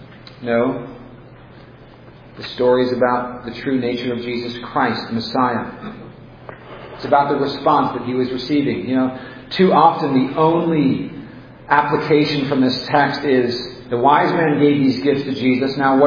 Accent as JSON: {"language": "English", "region": "California", "country": "United States", "said": "I'm also from California. People in Southern California are a little crazier than people from Northern California."}